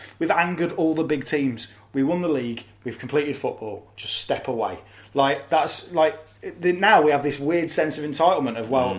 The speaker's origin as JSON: {"language": "English", "town": "Hinckley", "region": "East Midlands", "country": "United Kingdom", "tie": "born or raised there", "said": "So I grew up in Henkley, which is between Leicester and Coventry."}